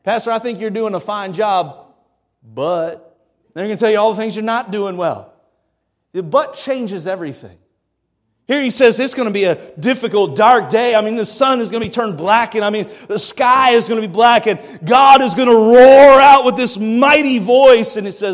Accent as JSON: {"language": "English", "region": "Ohio", "country": "United States", "tie": "born or raised there", "said": "As a kid growing up in Ohio, I remember we had a tornado that came through our neighborhood."}